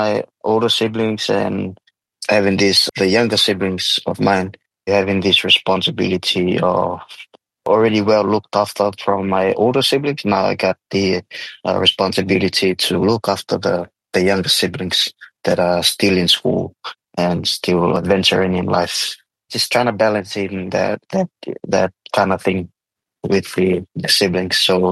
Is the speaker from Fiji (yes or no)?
yes; Fiji; growing up in Fiji, even though it's small, but you know, we grew up surrounded with mountains and in hills.